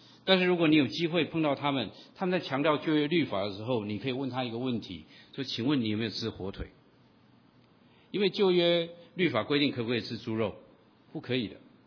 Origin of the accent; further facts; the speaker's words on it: Taiwan; 所以我小的时候在台湾有一排的电视机